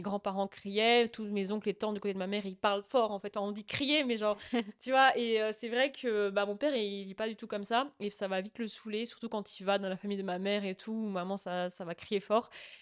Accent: Algeria; Enfin, je suis algérienne et genre, en fait, en Algérie, il y a plein de façons d'être algérien.

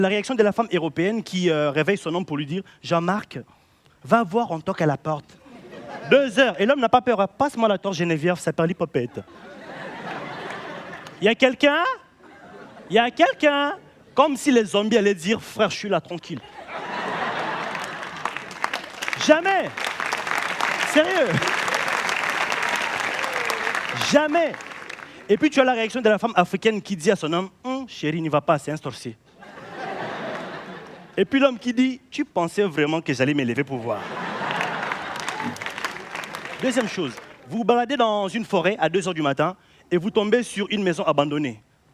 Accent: Kinshasa, DR Congo; la humoriste congolais, je viens de Kinshasa.

